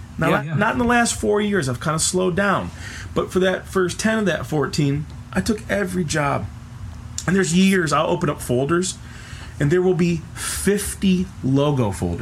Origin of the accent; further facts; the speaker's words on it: Michigan, United States; moved away as an adult; also born or lived in Alaska / Minneapolis; now in Portland, United States; I am from Michigan. I grew up there. I moved west when I was a kid to Oregon when I was 19 to be a snowboarder.